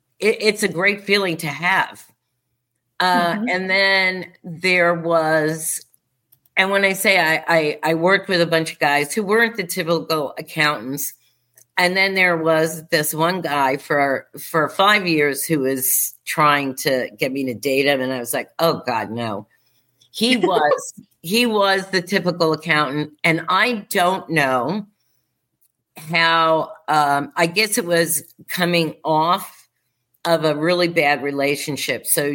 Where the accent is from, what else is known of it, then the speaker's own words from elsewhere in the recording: New York, United States; And, you know, I'm a New Yorker. I love New York.